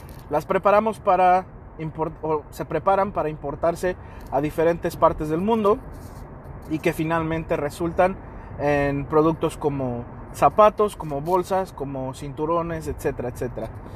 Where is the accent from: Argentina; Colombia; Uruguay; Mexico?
Mexico; Atlixco, Puebla; also born or lived in Mexico City; Fui criado en la ciudad de Atlixco, Puebla, y también en la Ciudad de México. Así que soy orgullosamente mexicano, amo ser mexicano y amo mi cultura, mi nación, todo lo que tenga que ver con México.